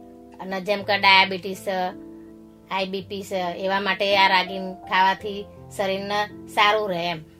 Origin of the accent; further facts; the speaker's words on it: Sanjaya, Gujarat, India; હું આણંદ જિલ્લાના સંજયા ગામથી આવું છું.